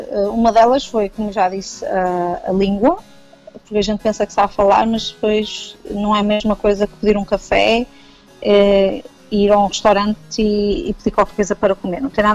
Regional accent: Portugal; now in London, United Kingdom; porque eles até gostam muito de nós, como portugueses, porque nós estamos enrascados a fazer tudo. Porque no nosso país também nos educam para isso

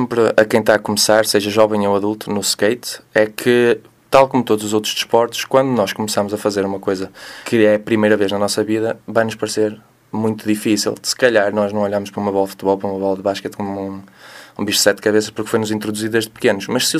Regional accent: Barcelos, Braga, Portugal; Eu sou de Barcelos, nascido e criado. Passei a minha infância toda na Rua Direita e sempre andei de skate na conhecida Praça dos Poetas, em baixo do Tribunal.

